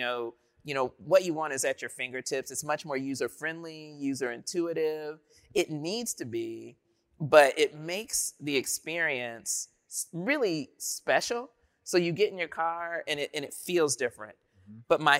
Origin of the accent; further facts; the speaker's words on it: Dayton, Ohio, United States; You know how you lean back, and I'm from Dayton, Ohio, so I lean